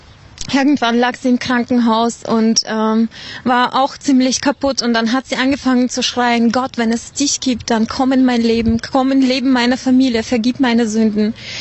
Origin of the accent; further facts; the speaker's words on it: Uzbekistan; Ja, ich bin in Usbekistan geboren und aufgewachsen.